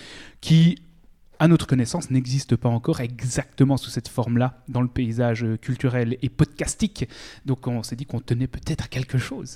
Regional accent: Switzerland; l'expression 90 trahit notre identité régionale, étant donné que nous sommes des Helvètes, ou du moins que nous habitons l'Helvétie

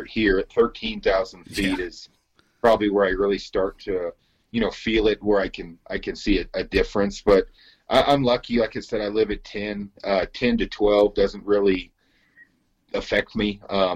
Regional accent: Oregon, United States; coming from, you know, a decent idea of your background, because I'm from Oregon, you're not glassing a lot.

